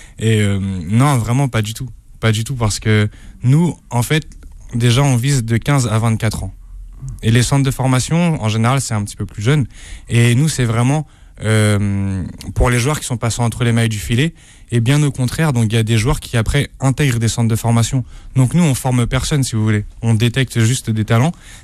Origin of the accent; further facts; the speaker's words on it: Normandy, France; Moi, à la base, en fait, je suis originaire de Normandie.